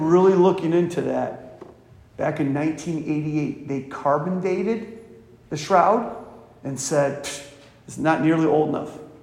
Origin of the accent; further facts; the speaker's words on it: Tipton, United States; I remember a funeral director from my hometown in Tipton.